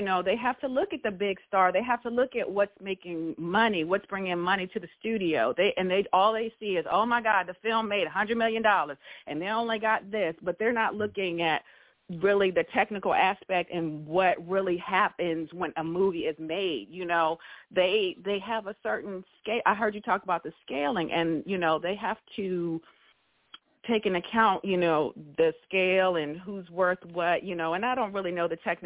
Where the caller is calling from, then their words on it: Montgomery, Alabama, United States; I'm calling from Montgomery, Alabama.